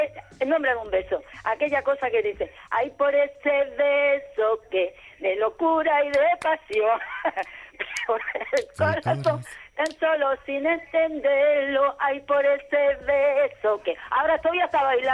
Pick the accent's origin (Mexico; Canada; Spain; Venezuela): Spain; Málaga, Andalusia; now in Alcorcón, Spain; Yo de Málaga.